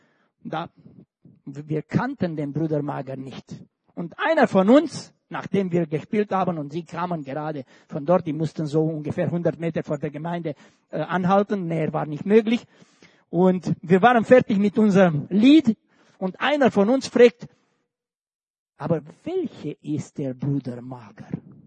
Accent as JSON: {"language": "German", "country": "Romania", "said": "Ich komme bekanntlich aus Rumänien."}